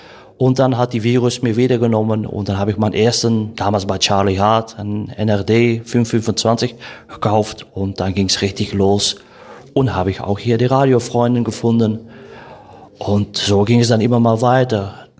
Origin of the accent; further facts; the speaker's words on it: Belgium; aber war nicht richtig bestimmt auf Belgien, meine Heimat zu finden.